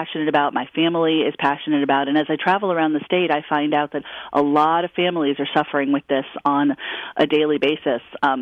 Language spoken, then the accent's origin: English; Ashtabula, Ohio, United States; now in Columbus, United States; I'm a lifelong Ohio resident. I grew up in Ashtabula and living in Columbus right now.